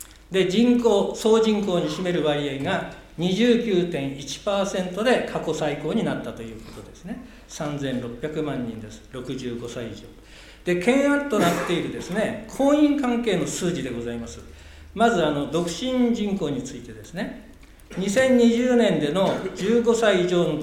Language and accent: Japanese; Tsuchiura, Ibaraki, Japan; born there; 私の生まれ故郷の土浦市では